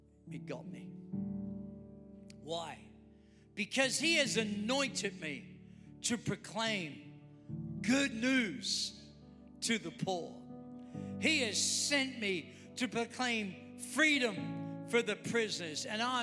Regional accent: Australia; accent: Australian; If I were to use my Australian accent, I'd say Isaiah.

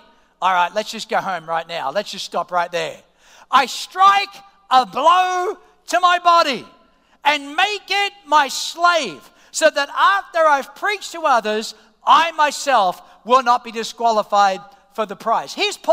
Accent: Queens, New York, United States; born there; I was born in Queens.

